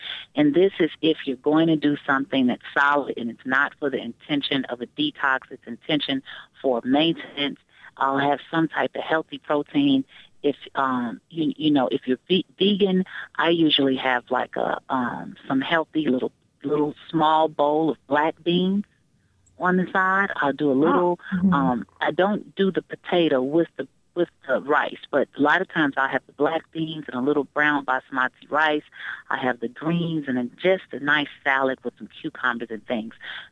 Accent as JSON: {"language": "English", "region": "the South", "country": "United States", "said": "I come from the South, people put meat in everything"}